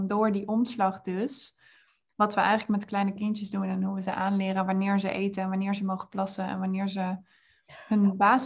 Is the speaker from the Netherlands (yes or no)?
yes; Netherlands; wij schoten gewoon allemaal vol als Hollanders daar in de kamer